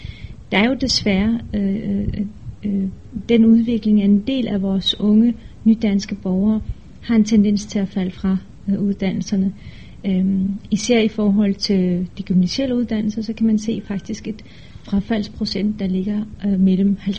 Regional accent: Esbjerg, Region of Southern Denmark, Denmark; also born or lived in Turkey; now in Aarhus, Denmark; så er jeg født i Tyrkiet, men jeg voksede op i Danmark. For lige at give en kort historie om min baggrund, så er jeg vokset op i Esbjerg. Jeg gik i folkeskole og gymnasie, og efterfølgende så flyttede jeg til Aarhus

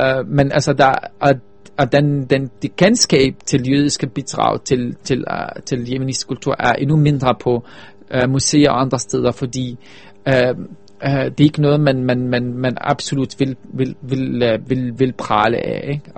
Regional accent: Palestine; især som palæstinenser, fordi det var jo min forfædres hjemland, som blev taget

